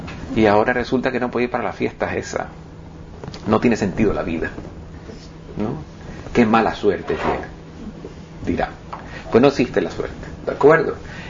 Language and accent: Spanish; Italy; Spanish is a second language; Soy italiano.